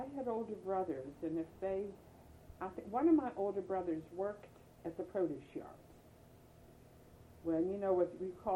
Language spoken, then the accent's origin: English; United States; born there; I'm not even sure I was born, because I was not born in Europe. I was born in the United States.